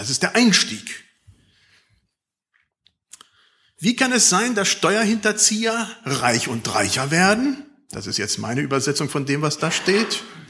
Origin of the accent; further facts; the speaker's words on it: Germany; wir bezahlen gutes Geld als Deutsche, dass das ganz weit weg von uns bleibt und nicht in unsere Nähe rückt